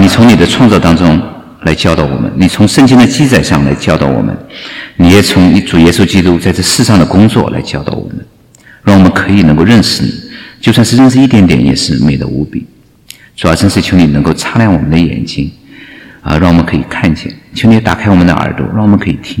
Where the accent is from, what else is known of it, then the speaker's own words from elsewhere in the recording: Jiangsu, China; 然后我们是苏北人，苏北人更好玩，